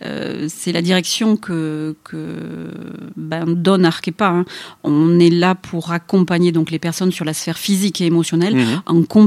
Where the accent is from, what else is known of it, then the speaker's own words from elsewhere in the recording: Dax, Nouvelle-Aquitaine, France; Je suis née à Dax, j'ai grandi à Dax